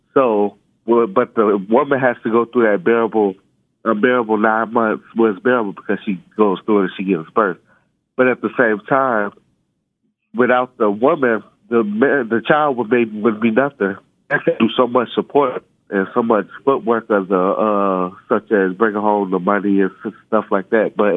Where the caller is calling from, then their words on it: Chicago, Illinois, United States; I'm calling from Chicago, Illinois.